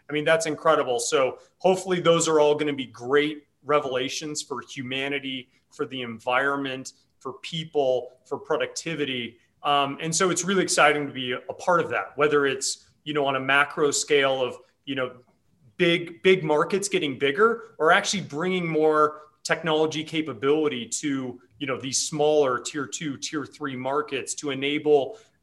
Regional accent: Park City, Utah, United States; Had the opportunity of growing up in Park City, Utah.

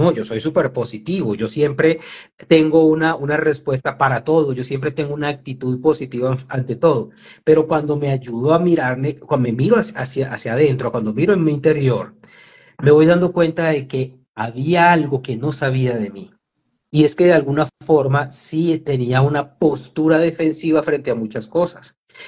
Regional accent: Colombia; yo como colombiano, como latinoamericano, pertenezco a esta tierra. Mis ancestros son aborígenes de esta tierra y me siento muy orgulloso de ello.

